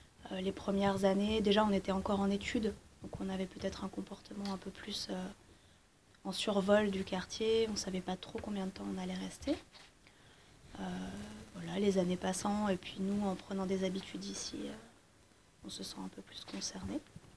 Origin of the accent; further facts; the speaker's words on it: Bourgogne-Franche-Comté, France; also born or lived in Lyon; on a habité à Lyon 6 ans avant, mais sinon, moi, je suis originaire du Jura, et lui, il est originaire d'Ardèche, donc plutôt des coins bien ruraux.